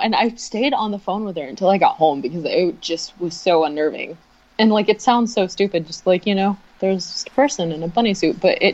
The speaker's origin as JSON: {"language": "English", "region": "Florida", "country": "United States", "said": "Anyways, I'm from Florida, and I was running up to the store"}